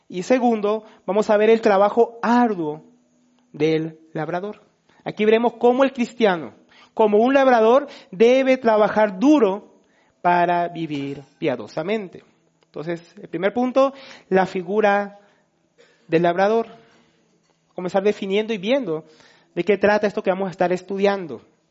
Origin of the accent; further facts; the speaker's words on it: Bogotá, Bogotá D.C., Colombia; Hoy la mayoría de nosotros somos citadinos, ¿no? Los que venimos de Bogotá